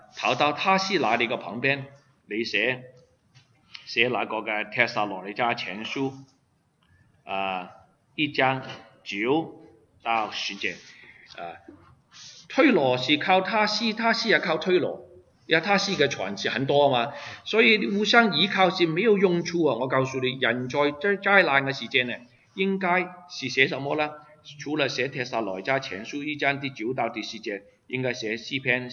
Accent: Hong Kong; moved away; 我们中国人为什么离开，我为什么离开香港，你为什么离开中国来到这里，很明显我们觉得我住在香港是不好

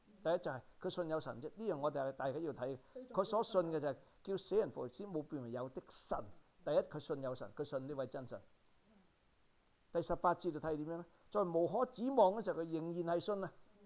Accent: China; 我哋中國人分心啊

